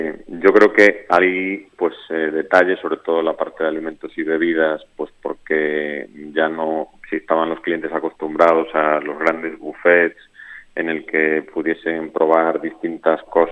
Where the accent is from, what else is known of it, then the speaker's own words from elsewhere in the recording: Galicia, Spain; moved away; Me pasa lo mismo porque yo soy gallego y muchos años fuera